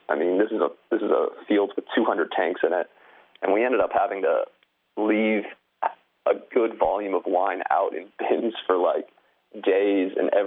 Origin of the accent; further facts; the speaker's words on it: Healdsburg, California, United States; I'm from Healdsburg, so it's right in between the Dry Creek, Alexander Valley, and the Russian River Valley